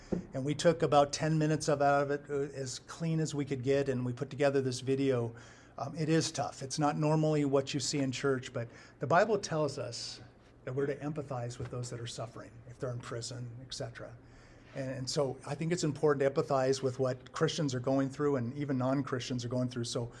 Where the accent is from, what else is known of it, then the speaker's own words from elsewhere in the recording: San Diego, California, United States; But I grew up in California, and we did earthquake drills.